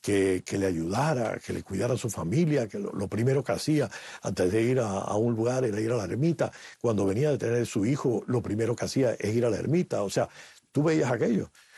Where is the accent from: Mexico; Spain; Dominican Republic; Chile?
Spain; Que yo me crié en España.